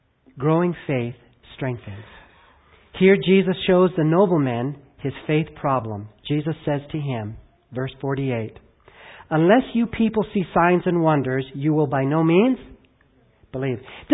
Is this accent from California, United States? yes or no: yes; California, United States; And we didn't have the tires for the snow on the car, and I'm from California.